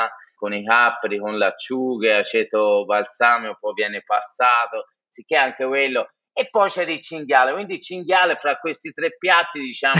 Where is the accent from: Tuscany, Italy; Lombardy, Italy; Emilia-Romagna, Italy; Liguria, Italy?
Tuscany, Italy; Prato; Io sono di Prato, originario, quindi Firenze è molto vicino a me.